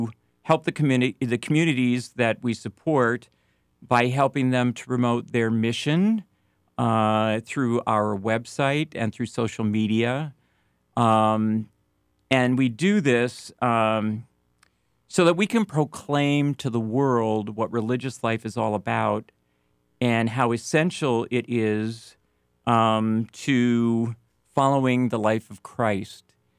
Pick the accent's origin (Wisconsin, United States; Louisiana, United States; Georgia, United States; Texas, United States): Wisconsin, United States; Lodi; moved away; and I had recently moved back to the Midwest, to Wisconsin, where I'm from originally, back to my hometown in Lodi.